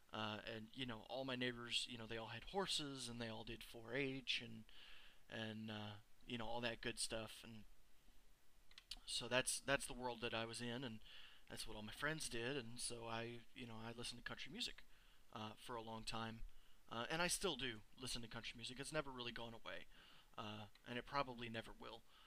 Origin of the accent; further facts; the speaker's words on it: Texas, United States; You know, well, I'm from Texas, clearly I must be a conservative